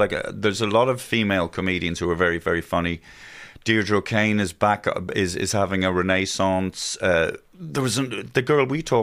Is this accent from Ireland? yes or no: yes; Ireland; We don't realise that a lot of our Irishisms are actually, it's like we're speaking English as a second language.